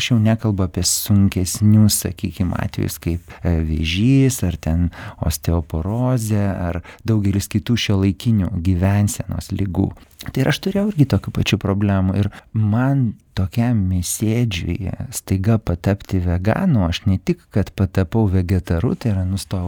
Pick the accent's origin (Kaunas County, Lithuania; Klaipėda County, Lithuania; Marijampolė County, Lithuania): Kaunas County, Lithuania; Kaunas; aš esu kaunietis ir aš tiesiog bėgau ąžolyne